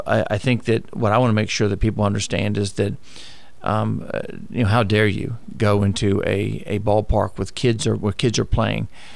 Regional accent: the South, United States; We're from the South, and we love our football.

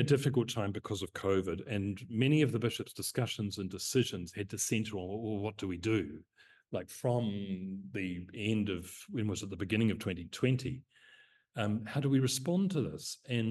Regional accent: Timaru, Canterbury, New Zealand; growing up in Timaru in the 1960s, 70s

